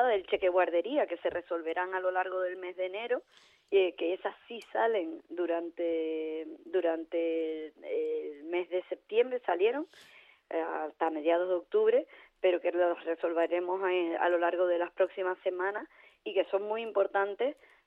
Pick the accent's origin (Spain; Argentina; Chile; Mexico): Spain; Canary Islands; tú sabes cómo somos los canarios, que vamos desde aquí y llevamos hasta el sol